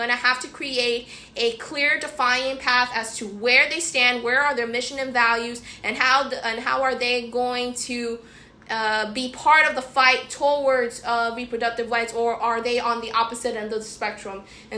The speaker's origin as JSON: {"language": "English", "country": "United States", "said": "But as an American, you know, living in this country, I'm angry."}